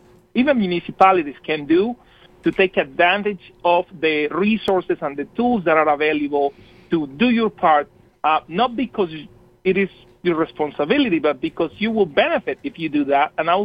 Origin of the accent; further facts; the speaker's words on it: Colombia; English is a second language; moved away as an adult; now in Wisconsin, United States; About the accent, since you mentioned that, I grew up in Colombia and I came to Wisconsin about 18 years ago for college and just fell in love with the state, and this is home now.